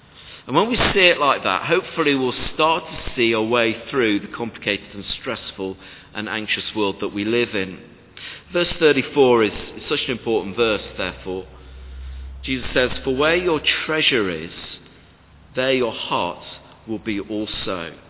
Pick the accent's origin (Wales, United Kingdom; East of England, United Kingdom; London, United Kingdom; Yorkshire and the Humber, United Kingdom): Yorkshire and the Humber, United Kingdom; Sheffield; So I came from Sheffield, and we didn't have whittling there.